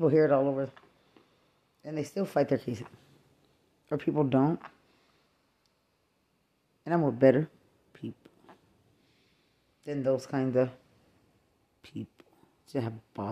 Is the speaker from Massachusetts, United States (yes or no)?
no; Lubbock, Texas, United States; Like it's a problem that I'm from Lubbock.